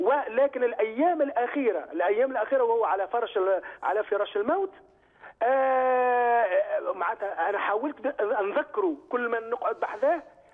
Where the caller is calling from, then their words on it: France; من فرنسا.